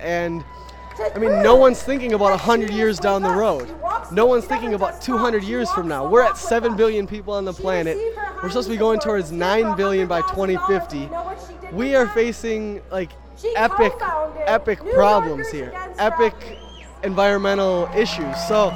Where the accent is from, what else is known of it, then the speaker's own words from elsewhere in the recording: Minneapolis, Minnesota, United States; now in Philadelphia, United States; I'm from Minneapolis, Minnesota, but I live in West Philly.